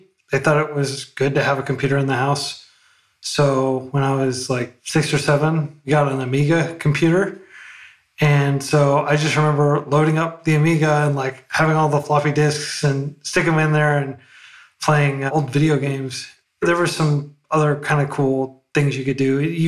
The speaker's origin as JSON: {"language": "English", "town": "Oklahoma City", "region": "Oklahoma", "country": "United States", "tie": "born or raised there", "said": "I grew up in Oklahoma City, and a lot of parents would be like, hey, you're good with writing and literature and stuff"}